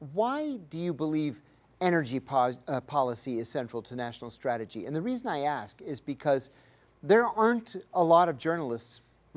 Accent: Pennsylvania, United States; I grew up in Western Pennsylvania, it's coal country

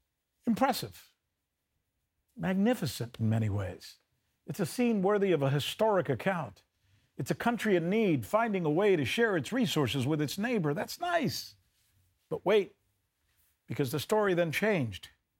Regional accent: United States; You see, I grew up in America, where I am taught to brag about the Marshall Plan.

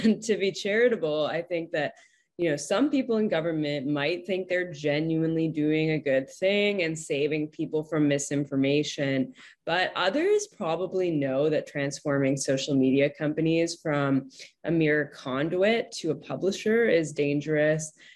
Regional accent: Canada; Yeah, so as a Canadian law student, I would have previously said that the United States is quite impressive in terms of free speech protections

